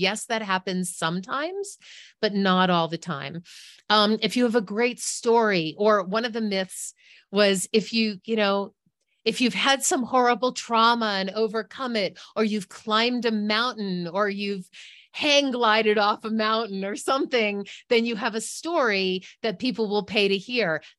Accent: Marblehead, Massachusetts, United States; I was born on the coast in Massachusetts. Actually, I was born in Salem, so I am a witch.

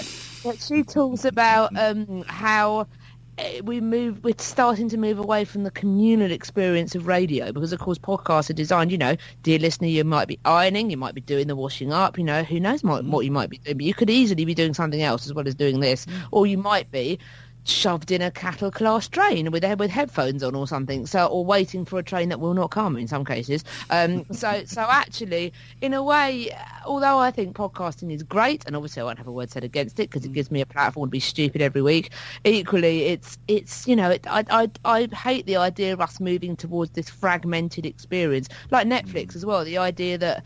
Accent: England, United Kingdom; because I'm English

